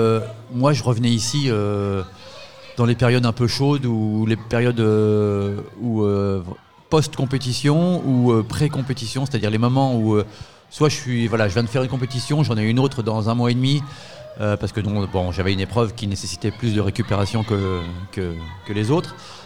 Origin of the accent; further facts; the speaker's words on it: Fécamp, Normandy, France; moved away as an adult; ça fait 35 ans que je suis parti de Fécamp. Je suis resté ici jusqu'au bac et puis après, je suis parti pour les questions d'études.